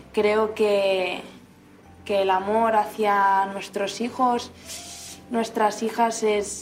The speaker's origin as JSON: {"language": "Spanish", "town": "Barcelona", "region": "Catalonia", "country": "Spain", "said": "Soy de Barcelona."}